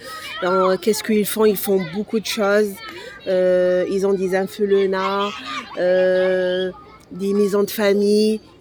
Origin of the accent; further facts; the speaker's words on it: Timimoun, Adrar Province, Algeria; now in Marseille, France; De Timimoni, dans le sud-ouest de l'Algérie.